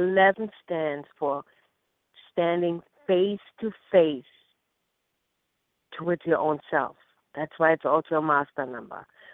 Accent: Germany; accent: German; English is a second language; you know, I know my German accent will dilute it.

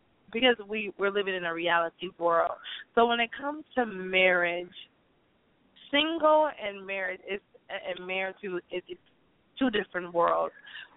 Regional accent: Milwaukee, Wisconsin, United States; I'm from Milwaukee, Wisconsin.

